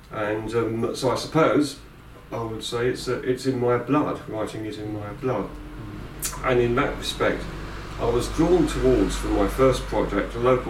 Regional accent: South East England, United Kingdom; also born or lived in London; But my family soon moved down to the Sussex coast, where I've been ever since.

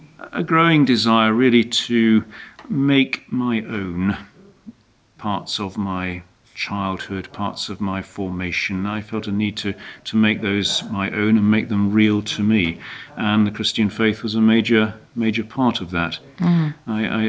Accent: Manchester, North West England, United Kingdom; I grew up in Manchester. My parents both came from chapel traditions, Methodist and Congregationalist, and I grew up in that tradition.

